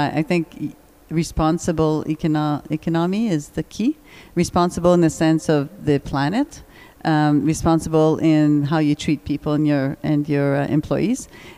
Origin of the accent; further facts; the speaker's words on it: Manitoba, Canada; first language French; English is a second language; the reality in Manitoba is there's English everywhere. So we just learn it from the street. And so my first language is French, but we speak English a lot every day, because it's part of the reality of living outside of Quebec.